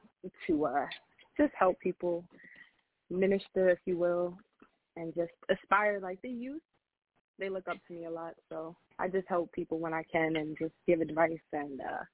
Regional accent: Long Island, New York, United States; Oh, I am from Long Island, New York.

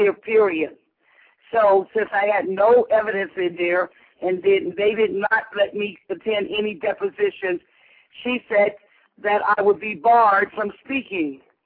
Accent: New York, United States; And I'm not afraid. I'm a New Yorker.

